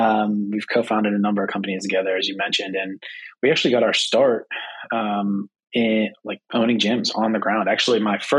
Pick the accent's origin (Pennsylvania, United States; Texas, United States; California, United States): Pennsylvania, United States; We grew up in Pennsylvania. We both played high school sports. It was kind of a big deal to play high school football around here.